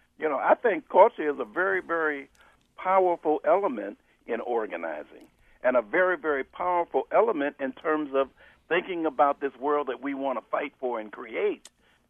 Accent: Detroit, Michigan, United States; I grew up in Detroit and worked in the auto plants there

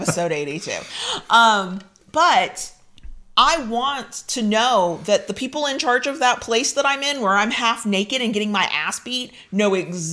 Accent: United States; I can't help it. I'm American, so I'm going to be that American at some point.

